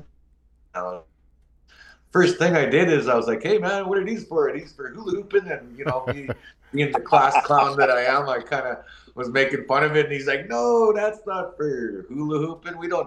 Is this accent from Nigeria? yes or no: no; Edmonton, Alberta, Canada; I grew up in Edmonton, and I grew up half on reserve and half in the city. So sometimes I'd be living on the res and sometimes I'd be in the city.